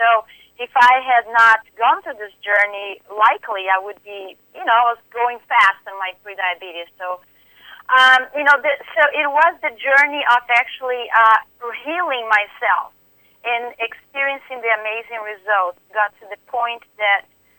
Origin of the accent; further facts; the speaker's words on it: Brazil; English is a second language; now in Atlanta, United States; I'm originally from Brazil and I've been in Atlanta for 21 years.